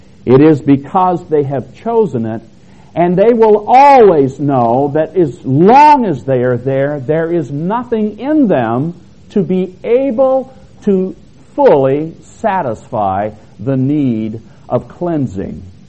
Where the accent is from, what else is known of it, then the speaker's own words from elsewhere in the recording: Arkansas, United States; But I'm pretty sure I'm from Arkansas. as some of you are probably discovering, oh yeah, he is from Arkansas for sure.